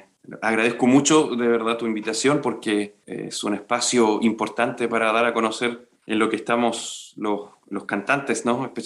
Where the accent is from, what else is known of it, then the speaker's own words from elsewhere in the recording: Concepción, Biobío, Chile; yo soy de Concepción, parte allá, obviamente, en mi ciudad.